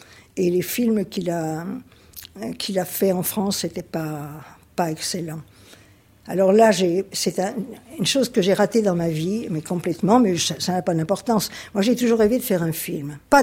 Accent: Brussels, Belgium; Bruxelles, c'était ma ville, il ne faut pas oublier que je suis belge

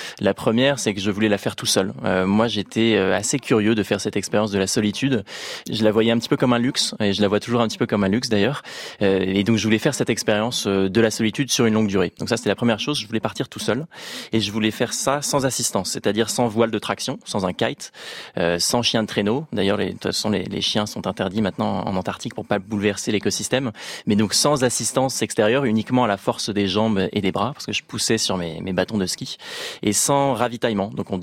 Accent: Rouen, Normandy, France; Et donc, on est parti de Rouen, en Normandie, parce qu'à l'origine, je suis de cette ville-là, en Normandie.

